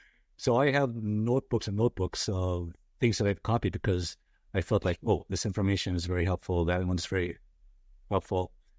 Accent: San Diego, California, United States; also born or lived in Los Angeles / Philippines; I was born in Los Angeles, actually East LA, or what was then East LA. But then I grew up in San Diego. But then I also went to school in the Philippines.

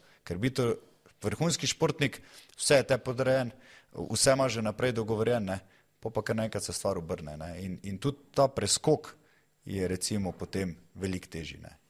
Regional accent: Celje, Savinja, Slovenia; Pa sem domačin, pa sem Celjan, pa bil kapetan Celja, 11 sezon v članski ekipi.

